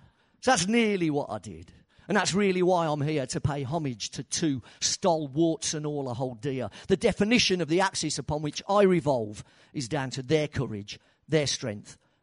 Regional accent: Birmingham, West Midlands, United Kingdom; born there; My folks are Italian. I was born in Birmingham, which is why I speak like this.

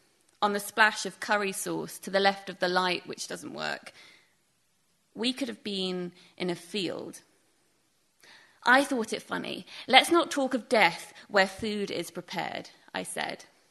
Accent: North East England, United Kingdom; accent: Geordie; As Neil said, I'm originally from the Northeast, so sometimes I like to write poetry in a Geordie dialect

